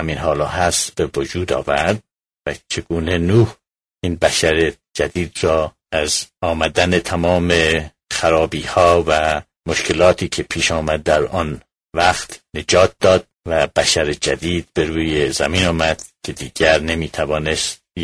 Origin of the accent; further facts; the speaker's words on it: Iran; moved away as an adult; now in United States; من از ایران به آمریکا آمدم که درسم را تمام کنم